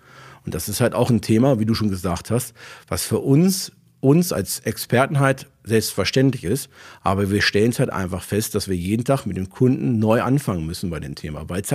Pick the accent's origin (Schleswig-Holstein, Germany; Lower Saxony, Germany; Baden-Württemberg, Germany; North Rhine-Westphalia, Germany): Lower Saxony, Germany; Hanover; Ich bin 44 Jahre jung. Meine Heimat ist Hannover.